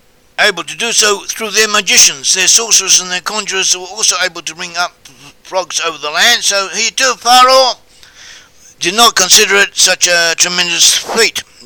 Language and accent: English; Australia; I was brought up in Australia, in the Australian bush.